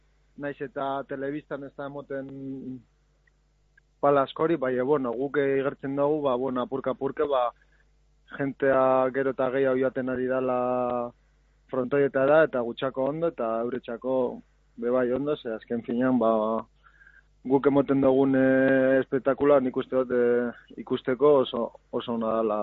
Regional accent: Lezama, Basque Country, Spain; born there; naiz eta Lezama nire jaioterria izenda

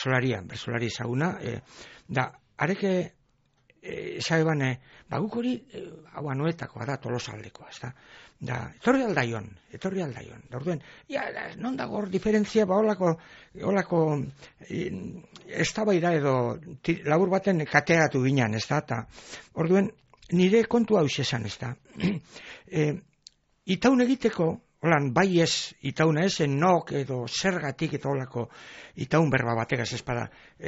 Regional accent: Basque Country, Spain

